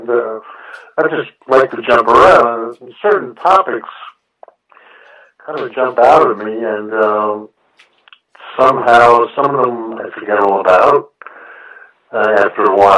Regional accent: New York City, New York, United States; Well, I'm a New Yorker. I was born here. I live here. You might be able to tell it from my voice

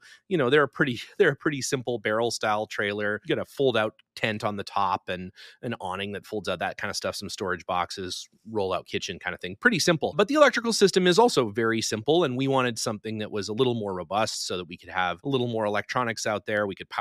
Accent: Calgary, Alberta, Canada; for the Calgary Stampeders, the football team. He hated it because it's very cold up there. But yeah, that's my hometown.

